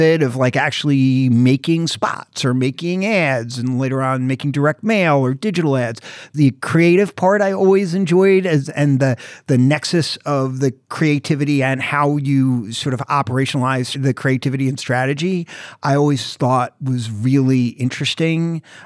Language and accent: English; New York, United States; I grew up in Rockland County, New York, about 45 miles north of New York City.